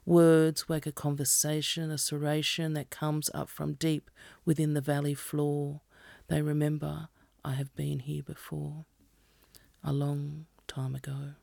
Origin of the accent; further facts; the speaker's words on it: Blue Mountains, New South Wales, Australia; I grew up in the Blue Mountains.